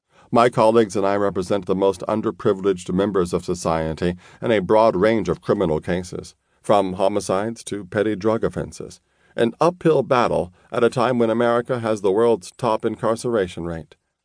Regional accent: Paris, Île-de-France, France; My accent is sometimes hard to place, as I grew up in Paris in a bilingual environment.

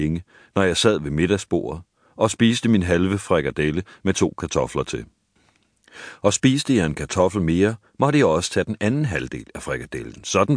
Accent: Nibe, North Denmark Region, Denmark; Det føles underligt at gøre noget, som jeg kun kender fra de gamle amerikanske film, jeg så som dreng hjemme i Nibe.

